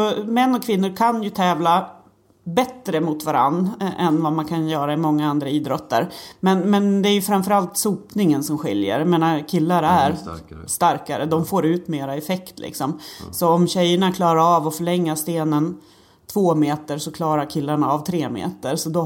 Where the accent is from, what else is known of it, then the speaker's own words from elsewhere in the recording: Härnösand, Västernorrland County, Sweden; Men jag är ju uppvuxen i Härnösand och curlingen är rätt stor i Härnösand.